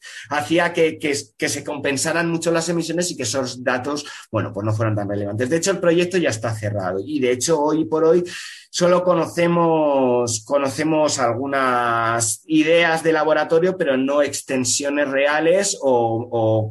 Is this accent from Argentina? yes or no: no; Castile and León, Spain; soy castellano leonés, la zona de León, ¿no?